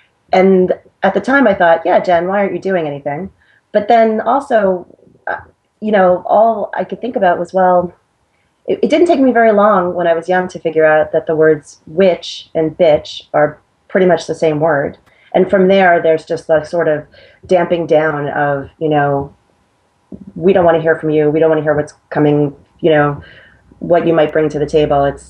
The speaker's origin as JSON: {"language": "English", "town": "Long Island", "region": "New York", "country": "United States", "tie": "born or raised there", "said": "Even though I grew up on Long Island in kind of a Jewish neighborhood, I didn't know what that was until I read this book"}